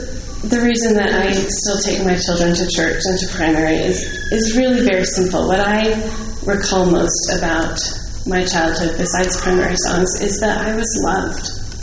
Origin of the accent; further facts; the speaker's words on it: Nashville, Tennessee, United States; My Laurel advisor, I grew up in Nashville, and my Laurel advisor was this magnificent Southern woman